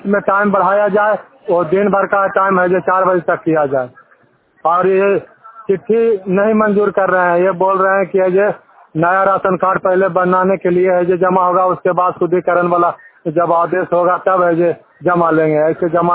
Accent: Chero, Bihar, India; ग्राम post Chero, थाना हरनौत, जिला नालंदा का निवासी हूँ।

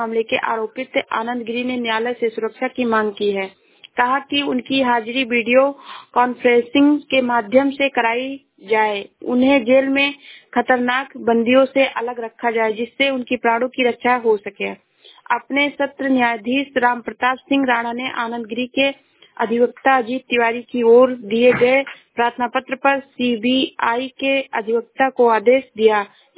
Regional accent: Uttar Pradesh, India; मैं जिला श्रावस्ती से हूँ।

